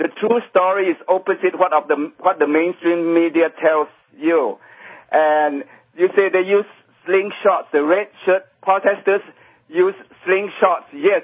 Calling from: Thailand; I'm calling live from Thailand.

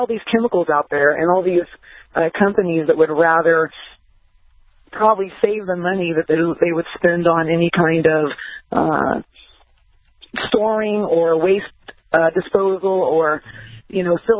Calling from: Las Vegas, Nevada, United States; I'm calling from Las Vegas

